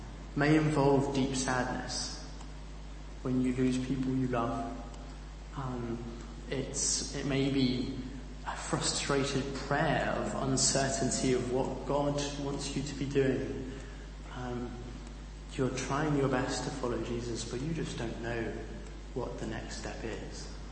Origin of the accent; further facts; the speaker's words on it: Niger; also born or lived in Bishop Auckland, England; I grew up in Niger, and I have this deep desire to feel at home, but I never felt it, because I was born in Bishop Auckland in County Durham, just a little bit north of here, and then I lived in Africa.